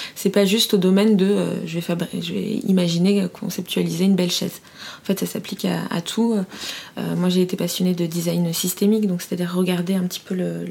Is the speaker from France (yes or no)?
yes; Fontainebleau, Île-de-France, France; also born or lived in Paris; Alors, je suis née à Paris, mais à 5 ans, j'ai emménagé à Fontainebleau